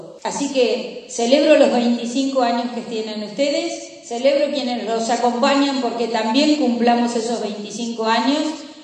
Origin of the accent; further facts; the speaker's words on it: Neuquén, Argentina; Yo soy neuquina. Nací en el Castro Rendón, vivo acá en la ciudad, la recorro todos los días